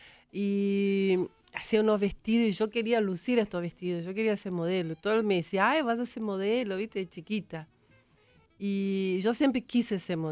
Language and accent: Spanish; Campo Belo, Minas Gerais, Brazil; Spanish is a second language; Cerca de Belo Horizonte.